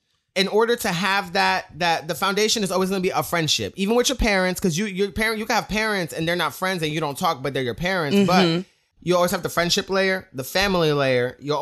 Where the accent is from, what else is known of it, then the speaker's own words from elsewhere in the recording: New York, United States; You know, I'm a New Yorker.